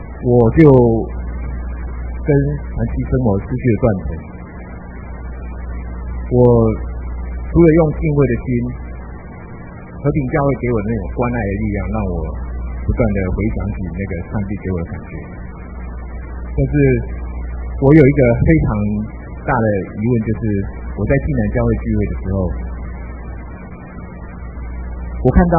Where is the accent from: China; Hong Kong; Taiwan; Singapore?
Taiwan; 我是一个土生土长的这个所谓台湾的台湾音